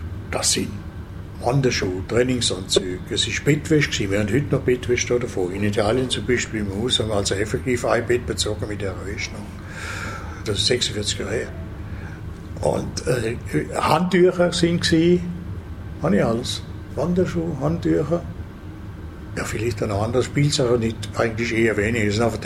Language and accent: German; Germany; Wobei es für mich als Deutsche, muss ich sagen, am Anfang ist es nicht ganz einfach gewesen